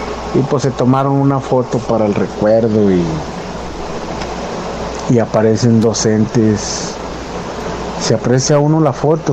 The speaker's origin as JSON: {"language": "Spanish", "region": "Zacatecas", "country": "Mexico", "said": "es porque soy de allá de Zacatecas."}